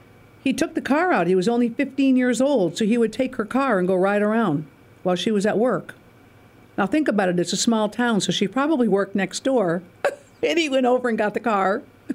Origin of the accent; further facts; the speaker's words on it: Stevens Point, Wisconsin, United States; born there; I was from Arizona at the time, but I was born in Stevens Point.